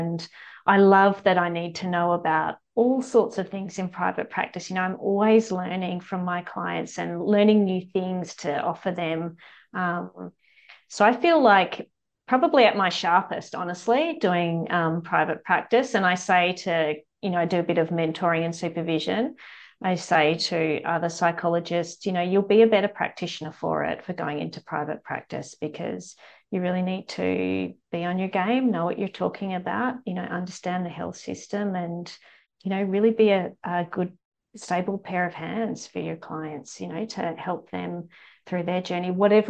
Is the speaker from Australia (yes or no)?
yes; Perth, Western Australia, Australia; also born or lived in Canberra / New South Wales; so I'm originally from Perth and still go back regularly. So I did my undergrad degree in WA before moving over to Canberra to do my postgrad studies